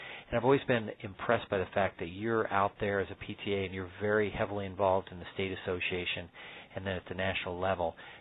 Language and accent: English; Indiana, United States; and I'm actually from Indiana